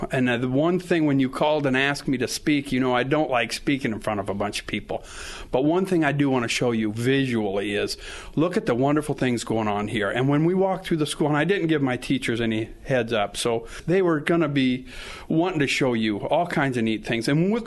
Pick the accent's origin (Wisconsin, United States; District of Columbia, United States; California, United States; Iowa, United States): Iowa, United States; Webster City; Webster City, Iowa.